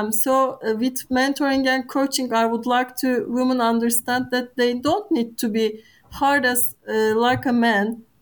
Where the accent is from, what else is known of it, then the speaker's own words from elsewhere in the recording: Turkey; maybe I come from Turkey. It's a country that is very different from the most European countries.